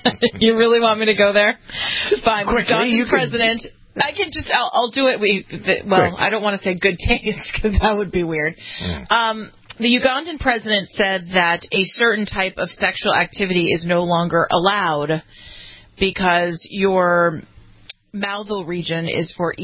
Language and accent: English; California, United States; Okay, I am from California.